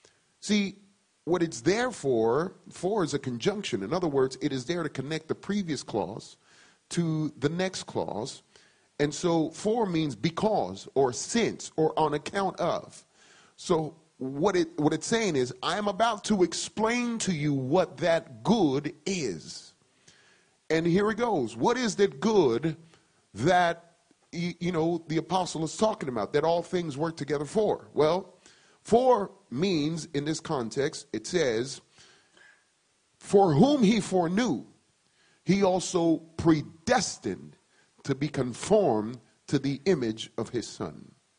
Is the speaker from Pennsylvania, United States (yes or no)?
no; New York City, New York, United States; Good is shooting unwelcomed critters growing up in New York City.